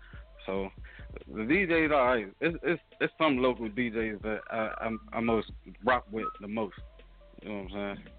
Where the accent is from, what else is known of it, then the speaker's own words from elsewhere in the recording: Washington, District of Columbia, United States; I'm from D.C. I'm from everywhere. I don't claim no hoods. I'm everywhere in my city, you know.